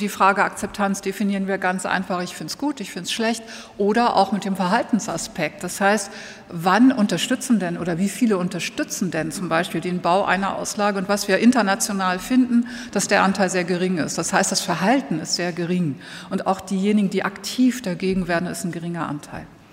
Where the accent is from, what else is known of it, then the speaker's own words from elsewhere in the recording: Northern Germany, Germany; ich bin Norddeutscher, das lässt sich nicht vermeiden, aber ich bin des Österreichischen mächtig. Ich habe nämlich hier ein Jahr studiert und ich habe sogar das Oberösterreichisch verstanden.